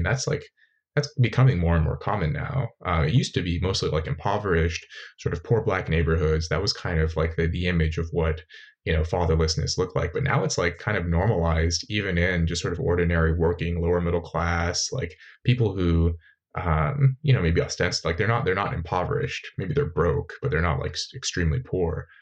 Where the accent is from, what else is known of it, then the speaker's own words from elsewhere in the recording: Red Bluff, California, United States; like where I grew up in Red Bluff, that was like, my childhood was probably like a bit more extreme and whatever, unusual.